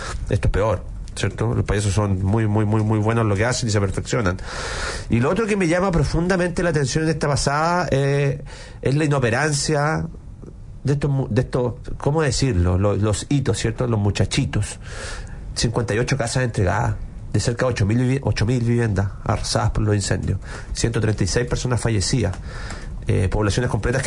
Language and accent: Spanish; Quilpué, Valparaíso, Chile; born there; el límite con Quilpué, lo conozco bastante bien porque es donde yo nací.